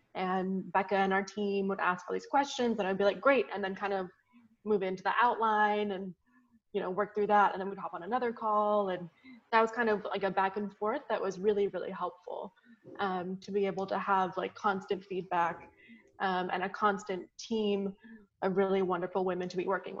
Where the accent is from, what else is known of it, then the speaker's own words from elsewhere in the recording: California, United States; I mean, I'm not from the Midwest. I grew up in California, but still from a very small community.